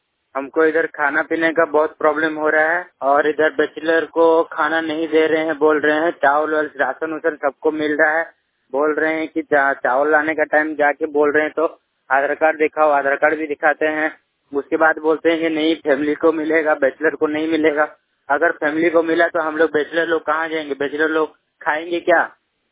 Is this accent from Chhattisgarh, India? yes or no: no; Odisha, India; हम उड़ीसा हैं, उड़ीसा से आए हैं इतना दूर से